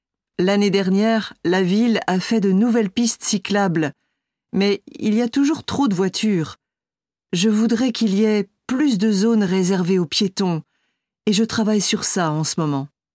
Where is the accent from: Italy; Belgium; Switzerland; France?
Belgium; now in Luxembourg; Je suis venue habiter ici il y a une dizaine d'années. Mais je suis née en Belgique et j'y ai passé toute mon enfance. Chez moi, on parlait français et allemand, car ma mère est allemande.